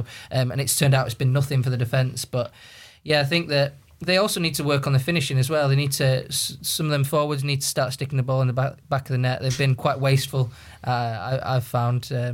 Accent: Manchester, North West England, United Kingdom; And I'm from Manchester, but his managerial merry-go-round, no one's immune.

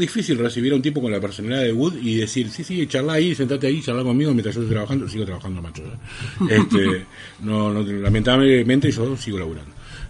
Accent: Uruguay; Somos uruguayos, entendamos cuál es la situación.

